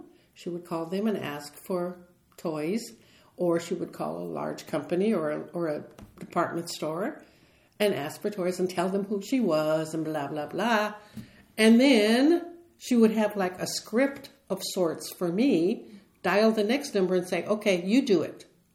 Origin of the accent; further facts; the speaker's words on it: Boyle Heights, California, United States; I'm from a family of 8 children. I grew up in Ramona Gardens Public Housing, the housing project, in Boyle Heights, Lincoln Heights.